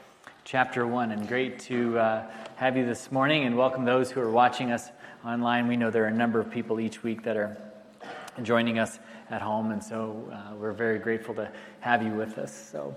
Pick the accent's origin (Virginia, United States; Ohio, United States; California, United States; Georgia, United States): Ohio, United States; Mansfield; I grew up in Mansfield, Ohio.